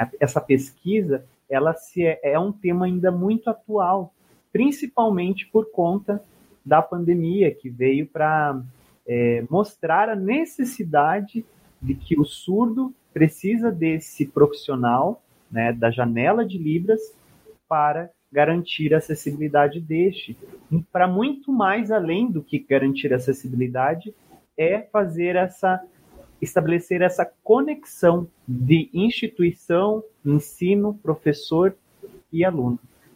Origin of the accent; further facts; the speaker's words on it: Cuiabá, Mato Grosso, Brazil; eu sou nascido, sou natural de Mato Grosso, de Cuiabá